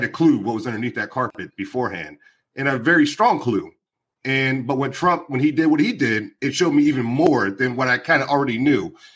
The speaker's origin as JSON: {"language": "English", "region": "Maryland", "country": "United States", "tie": "born or raised there", "said": "I grew up in Maryland. I listened to New York hip hop in the 90s growing up."}